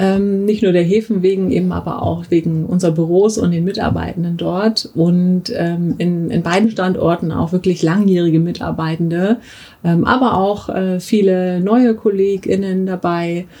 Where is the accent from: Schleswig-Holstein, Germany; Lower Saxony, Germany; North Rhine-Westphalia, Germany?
Lower Saxony, Germany; Rotenburg; Ich bin selber aus Rodenburg-Würme.